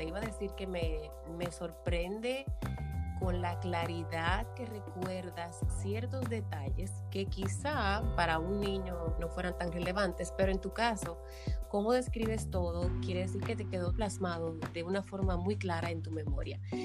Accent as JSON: {"language": "Spanish", "country": "Dominican Republic", "said": "siendo también caribeña y de la República"}